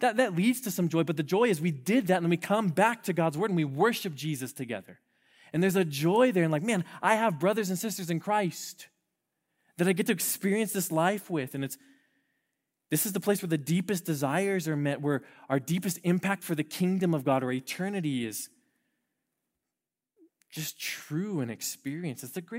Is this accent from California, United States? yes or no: yes; Apple Valley, California, United States; also born or lived in Hesperia; I grew up in the high desert. I literally was born and raised in Apple Valley. The only other place I've lived is Hesperia. Nowhere else.